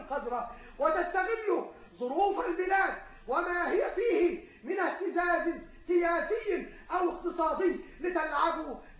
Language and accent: Arabic; Egypt; في بلادكم وفي بلادنا مصر العزيزة.